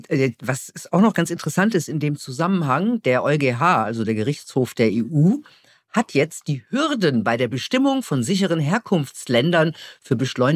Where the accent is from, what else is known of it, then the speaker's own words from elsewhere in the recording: Gelsenkirchen, North Rhine-Westphalia, Germany; Und Gelsenkirchen ist ja meine Heimatstadt. Und schön war Gelsenkirchen nie. Ne? Also hatte immer schöne Augen, war aber nie eine Schönheit.